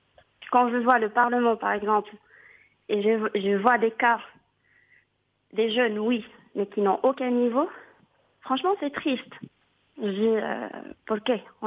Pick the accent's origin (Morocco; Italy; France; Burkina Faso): Morocco; Après, c'est ce que je disais avant, je suis marocaine.